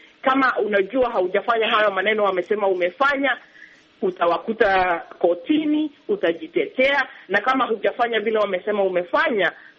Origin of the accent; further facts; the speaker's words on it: Tharaka-Nithi County, Kenya; Kama mimi nimetoka kaunti ya Tharaka Nithi County